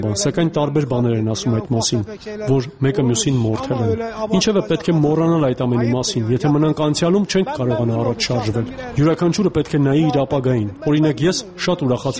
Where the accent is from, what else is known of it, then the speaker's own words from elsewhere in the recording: Armenia; երբ իմացավ, որ Հայաստանից ենք։